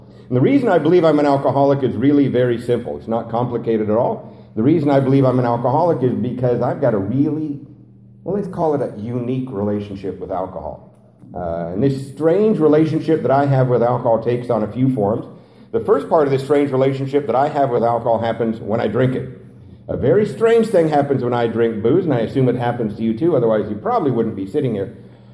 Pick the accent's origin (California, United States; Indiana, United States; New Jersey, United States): California, United States; Covina; I'm from Covina, right? 4 hours away.